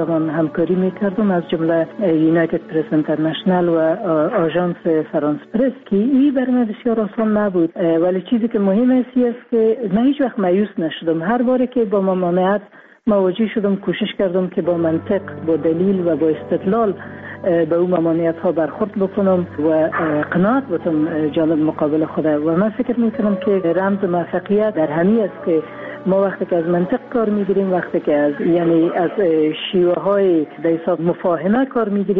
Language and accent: Persian; Afghanistan